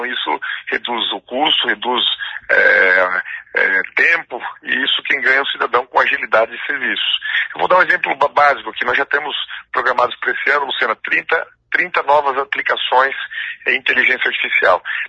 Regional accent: Pato Branco, Paraná, Brazil; also born or lived in Maringá; Eu sou filho de professor, sou nascido em Maringá, porque pouca gente sabe disso, né? Mas fui muito pequeno para Pato Branco.

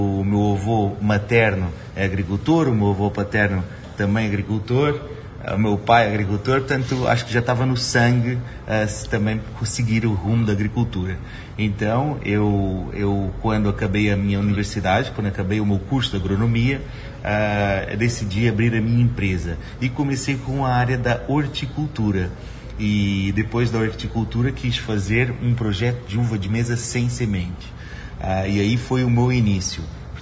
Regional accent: Maringá, Paraná, Brazil; born there; ter sido tão bem recebido nessa cidade, que é a cidade onde eu nasci

